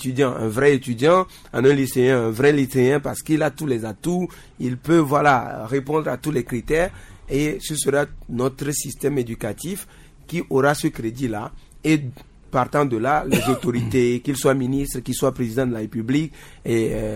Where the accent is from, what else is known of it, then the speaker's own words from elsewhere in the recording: Togo; En tant que Togolais, ce que moi j'aspire et ce que je veux pour mon pays, c'est le meilleur en fait.